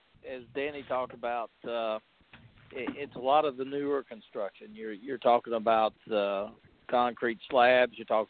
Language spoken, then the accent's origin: English; West Virginia, United States; also born or lived in North Carolina; Now, growing up and working in North Carolina and growing up in West Virginia, we had exactly that.